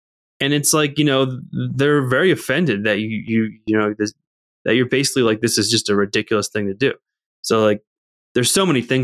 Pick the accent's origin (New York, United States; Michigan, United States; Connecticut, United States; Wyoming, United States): Connecticut, United States; So I interview out in Connecticut at a place, and because I'm from Connecticut.